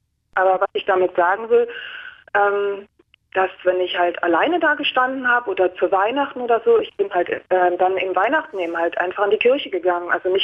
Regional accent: East Germany, Germany; ich bin also nicht christlich erzogen worden, also ich bin im Osten groß geworden

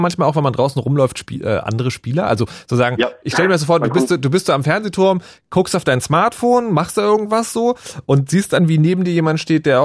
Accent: Germany; Entschuldigung, ich bin aus Deutschland.

